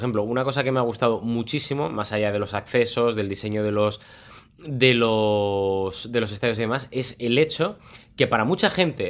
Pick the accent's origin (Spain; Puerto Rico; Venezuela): Spain; Y hablo de España porque somos españoles.